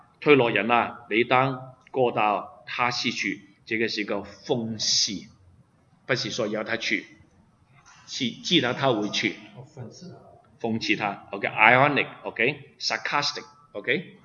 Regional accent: Hong Kong; moved away; 我们中国人为什么离开，我为什么离开香港，你为什么离开中国来到这里，很明显我们觉得我住在香港是不好

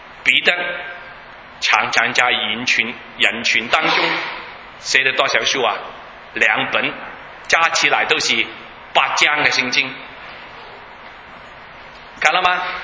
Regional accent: Guangdong, China; Chinese is a second language; 你知道我是广东人啦

